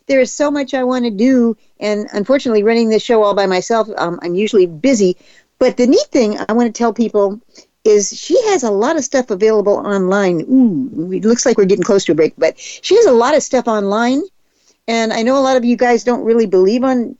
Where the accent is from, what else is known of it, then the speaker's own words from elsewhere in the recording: Texas, United States; but I'm a Texan, so we do that anyway.